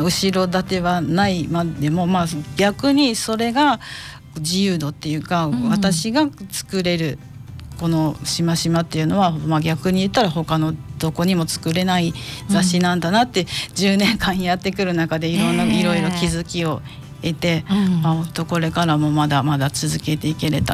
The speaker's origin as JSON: {"language": "Japanese", "region": "Osaka", "country": "Japan", "tie": "born or raised there", "moved": "as an adult", "said": "大阪で生まれ育って。"}